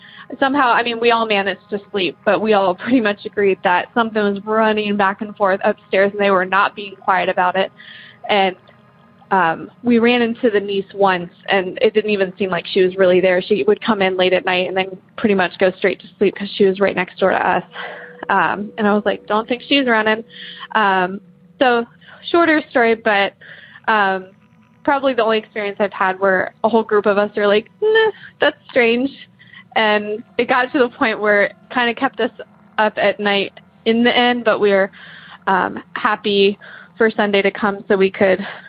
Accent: Columbus, Ohio, United States; I'm from Columbus, Ohio.

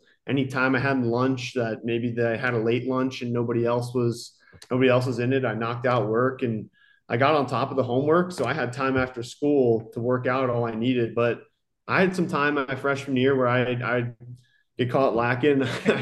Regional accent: Pennington, New Jersey, United States; Pennington's my hometown. I live in Pennington, always have.

